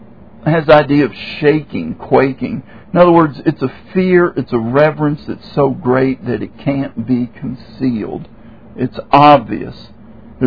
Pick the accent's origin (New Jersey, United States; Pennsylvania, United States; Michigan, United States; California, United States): Michigan, United States; we're from Michigan and we've come down here to the so-called Bible Belt